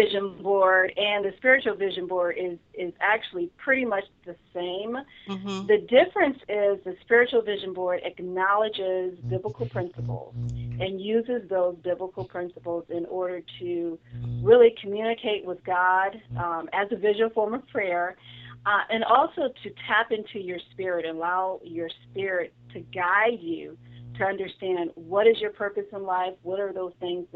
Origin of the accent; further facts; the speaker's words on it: Akron, Ohio, United States; moved away as an adult; now in Charlotte, United States; I have lived here for almost 9 years now. I'm originally from the Ohio area, Akron, Ohio.